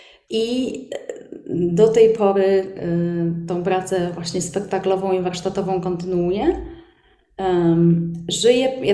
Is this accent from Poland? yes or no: yes; Gdańsk, Pomeranian Voivodeship, Poland; mamy rodziny w Argentynie, ja jestem z Gdańska, jestem Polką, także też jeździmy do Polski.